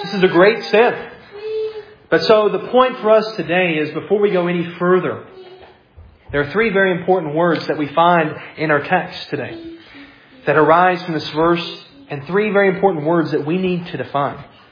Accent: the South, United States; I grew up in the South. I love the gospel.

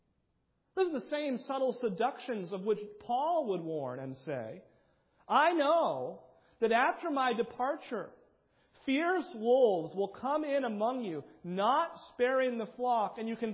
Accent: New Hampshire, United States; My home state of New Hampshire leads the way with 24% attending is all.

